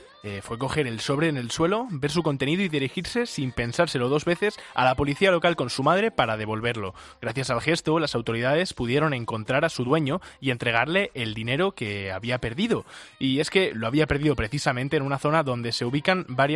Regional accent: Canary Islands, Spain; como soy canario, estas noticias no, pues me gusta hacer gala de la buena gente que hay allí en mi tierra, justo en Tenerife

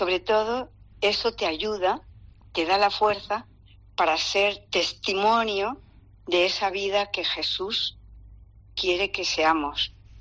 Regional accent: Castellón, Valencian Community, Spain; yo soy de Castellón, de la mediana de una familia católica con 3 hijos, 2 varones y yo. Toda la vida he sido alumna del Colegio de la Consolación

